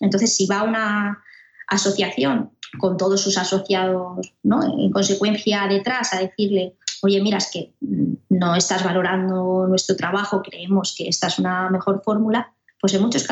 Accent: Alicante, Valencian Community, Spain; en mi caso que yo soy de Alicante, pues en la Comunidad Valenciana

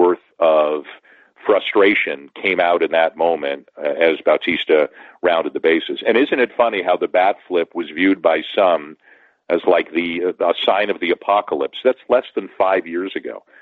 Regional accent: Toronto, Ontario, Canada; I'm from Toronto

